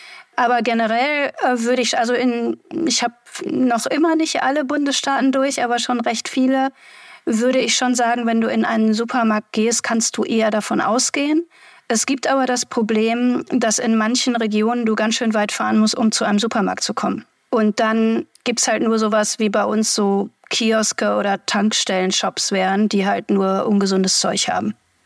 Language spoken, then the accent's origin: German; North Rhine-Westphalia, Germany; now in United States; ich komme aus dem Ruhrgebiet, da sagt man das so.